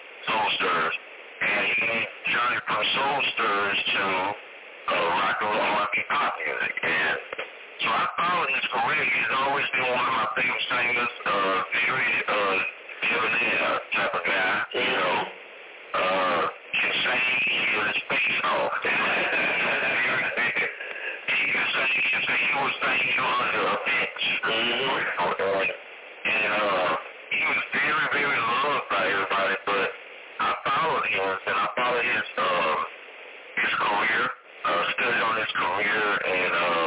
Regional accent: Houston, Texas, United States; I grew up in Park, part of Houston, Texas, South Park.

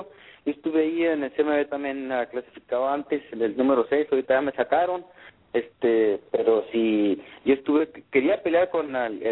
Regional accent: Chihuahua, Mexico; yo vengo de la sierra. Yo soy como cualquier otro niño que ven que ha crecido en la ciudad

